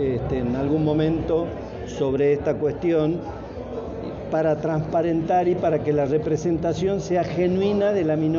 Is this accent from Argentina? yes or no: yes; Argentina; como pueblo argentino